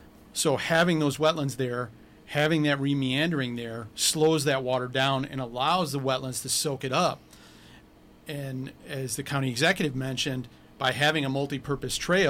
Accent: Kenosha, Wisconsin, United States; also born or lived in Savannah / Atlanta; I'm from Kenosha. I lived in Savannah and Atlanta, and I missed Kenosha, and I came back because I love it so much.

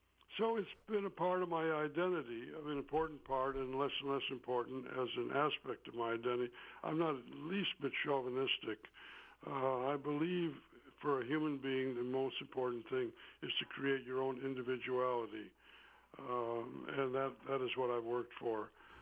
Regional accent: Racine, Wisconsin, United States; it was the town it was. You know, it was a factory town, and it was full of noises and sounds and smells, and it was very simple. We were all rather poor

